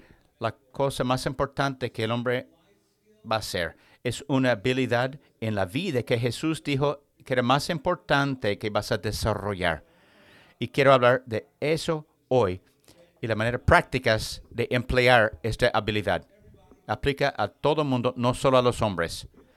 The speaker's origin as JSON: {"language": "Spanish", "region": "Georgia", "country": "United States", "accent": "Southern", "said": "Yo soy de Georgia. Es un acento sureño."}